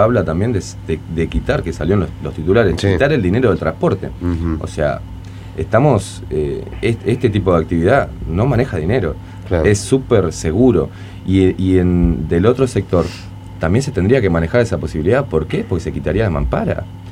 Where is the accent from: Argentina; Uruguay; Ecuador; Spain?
Uruguay; como uruguayos